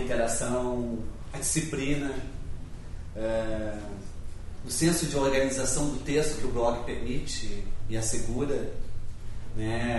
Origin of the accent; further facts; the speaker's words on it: Caxias do Sul, Rio Grande do Sul, Brazil; born there; Eu nasci em 72, não nasci em São Paulo, por favor, não me odeie. Eu nasci em Caxias do Sul, sou gaúcho